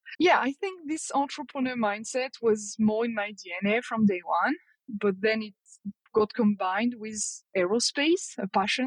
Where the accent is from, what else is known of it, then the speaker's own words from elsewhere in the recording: Saint-Sulliac, Brittany, France; I was born and raised in Saint-Sulliac, very, very small town, farmer village, with nothing to do.